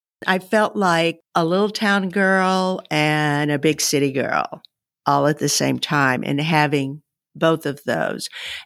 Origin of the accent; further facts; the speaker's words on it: Dallas, Texas, United States; I was born and raised in Dallas, but all of our relatives lived in this little bitty Texas town, Henrietta, Texas.